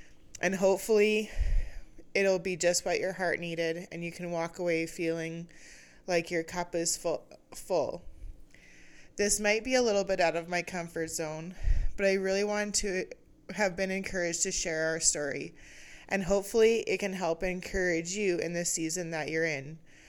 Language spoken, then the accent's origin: English; Alberta, Canada; also born or lived in Jamaica; I grew up in Alberta and moved around a lot as a kid. And then 20 years ago, I moved to Jamaica for a handful of years